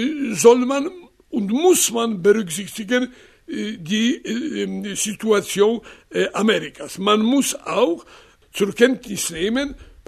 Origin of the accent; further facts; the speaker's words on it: Poland; Ich spüre die Gemeinsamkeit als Pole.